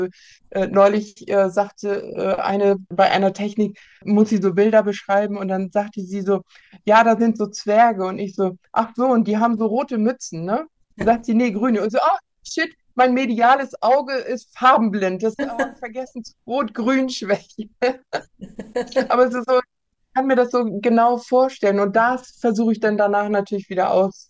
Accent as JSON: {"language": "German", "town": "Kiel", "region": "Schleswig-Holstein", "country": "Germany", "tie": "born there", "said": "Ich bin tatsächlich auch in Kiel geboren, also direkt am Meer geboren."}